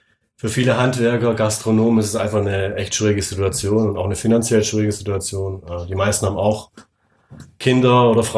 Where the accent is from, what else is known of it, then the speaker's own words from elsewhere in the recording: Baden-Württemberg, Germany; Ich bin selber Schwabe